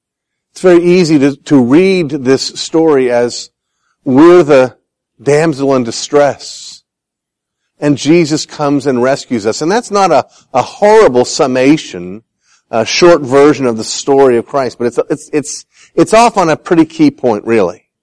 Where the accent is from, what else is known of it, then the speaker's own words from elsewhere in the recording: Scotland, United Kingdom; Now today you have before you not only a Scot, but as you might expect, a Scottish Presbyterian.